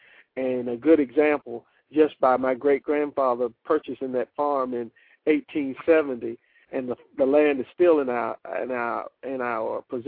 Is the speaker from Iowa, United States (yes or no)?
no; Greensboro, North Carolina, United States; I'm a native of North Carolina. Lived in Greensboro all my life, and then went to school in Durham, North Carolina Central University